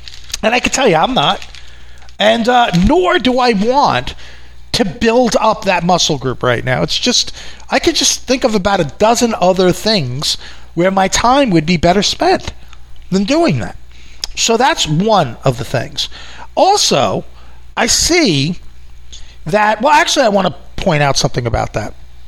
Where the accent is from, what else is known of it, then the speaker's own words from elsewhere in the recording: New York, United States; And I used to think it's because I'm from New York and we're traditionally impatient people